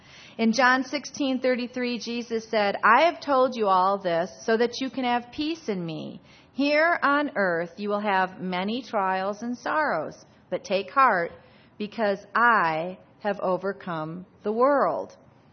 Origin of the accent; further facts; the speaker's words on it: Michigan, United States; I was raised in Michigan, so it's going to have to go get a lot rougher than this